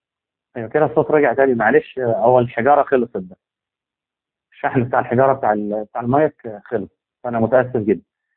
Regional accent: Algeria; نفس الشيء عندنا في الجزائر حسن الوحيدة حاليا

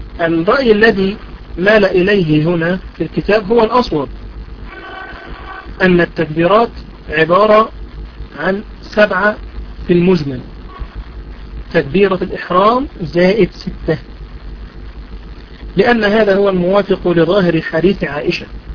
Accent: Egypt; هذا هو رأي الشافعي وهو مشهور عندنا في مصر.

